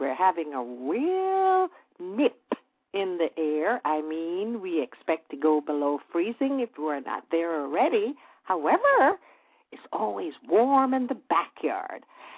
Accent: Jamaica; what we're going to be talking about is what we remember about growing up in Jamaica when it was New Year's Eve night.

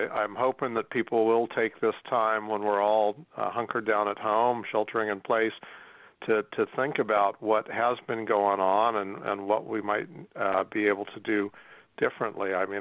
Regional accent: Los Angeles, California, United States; I grew up in Los Angeles, and so I grew up at a time when L.A., you know, had just sort of choking smog there.

